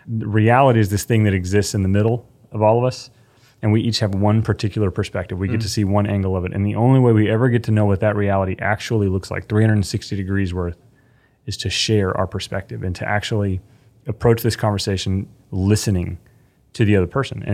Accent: Texas, United States; my experience as a white man growing up in Texas

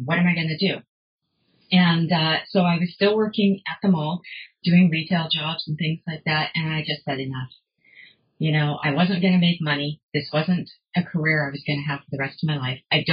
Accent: Vancouver, British Columbia, Canada; I grew up in Vancouver.

